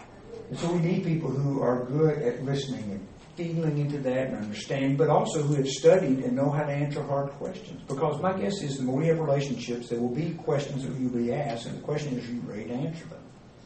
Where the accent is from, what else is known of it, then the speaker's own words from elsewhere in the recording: Scotland, United Kingdom; My God, I'm Scottish.